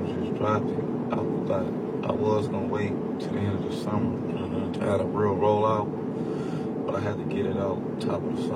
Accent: West Coast, United States; And like, I spoke on that because I'm from the West Coast and a lot of our supporters is Hispanics.

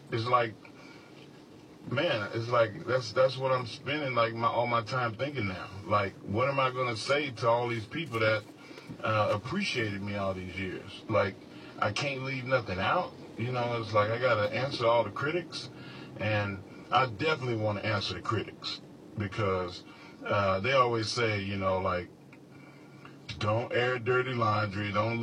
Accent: Canada; to be able to go to Louisville, Kentucky, when I came from Canada

